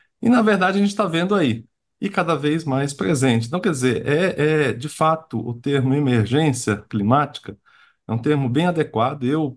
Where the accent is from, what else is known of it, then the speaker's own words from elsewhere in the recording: São Paulo, Brazil; eu que sou paulistano